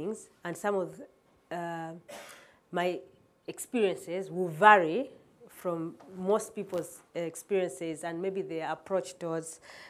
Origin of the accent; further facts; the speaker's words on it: Malawi; So I was born in Malawi, and like most average middle-class Malawians, had a relatively good life until round about the age of 18